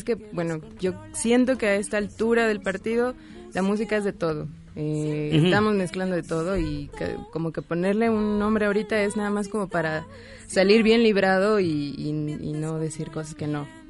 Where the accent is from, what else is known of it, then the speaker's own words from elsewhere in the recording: Puebla, Mexico; also born or lived in Xalapa; yo soy de Puebla, pero me enteré que había una universidad donde enseñaban jazz en Jalapa, que es el centro de estudios de jazz, y dije, bueno, vamos, me fui a vivir sola allá por unos 6 años aproximadamente